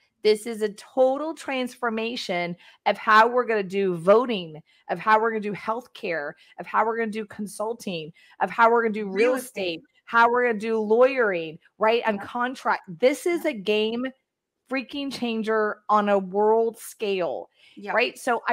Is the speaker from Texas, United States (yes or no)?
yes; Texas, United States; But I'm from Texas, so like I know Spanish because you can't live in Texas without Spanish.